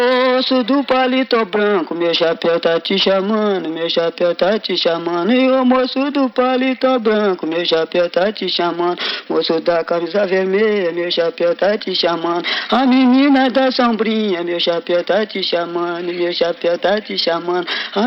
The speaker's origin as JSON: {"language": "Portuguese", "town": "Liberdade", "region": "Espírito Santo", "country": "Brazil", "tie": "born there", "said": "Nasci em Liberdade, distrito de Alegre. 24 anos."}